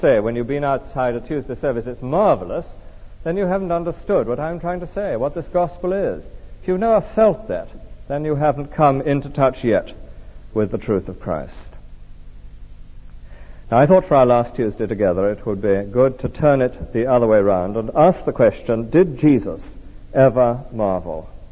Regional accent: Tonypandy, Wales, United Kingdom; It was the years of the Great Depression when I was growing up in Tonopandi, Rhondda Valley.

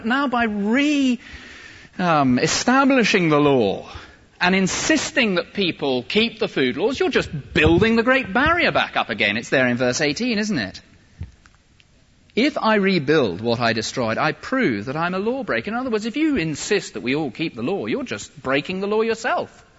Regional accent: United Kingdom; I mean, I take it I'm a member of the British people on the basis of my birth.

